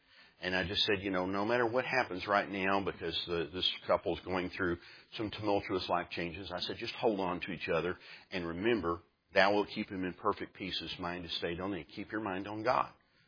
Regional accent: Slaton, Texas, United States; I spent part of my days growing up in West Texas. And in Slayton, Texas, which is 16 miles south of Lubbock, there's nothing out there but flat cotton fields.

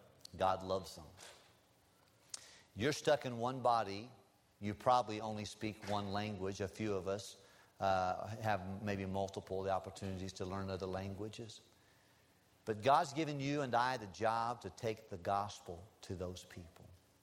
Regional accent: Tennessee, United States; And we're from Tennessee originally.

